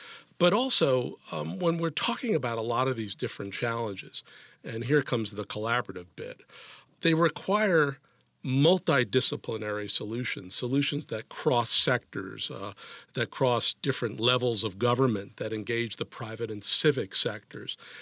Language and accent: English; Brooklyn, New York, United States; I grew up in Brooklyn, New York.